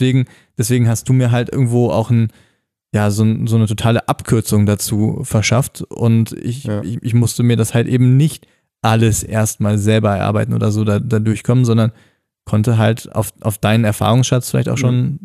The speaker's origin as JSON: {"language": "German", "region": "North Rhine-Westphalia", "country": "Germany", "tie": "born or raised there", "said": "wie man uns am Niederrhein in meiner Heimat sagt"}